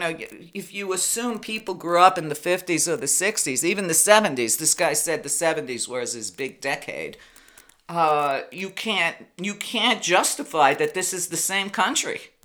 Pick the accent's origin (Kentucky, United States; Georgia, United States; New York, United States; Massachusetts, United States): New York, United States; I'm just a few years younger than Trump. I grew up in New York when Trump was coming up.